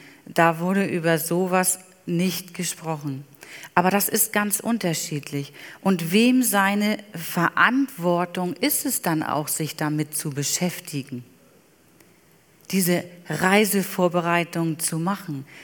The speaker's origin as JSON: {"language": "German", "town": "Lübeck", "region": "Schleswig-Holstein", "country": "Germany", "tie": "born or raised there", "said": "Und wie ich jung war und in der Jugend war, in meiner Heimatgemeinde, damals in Lübeck"}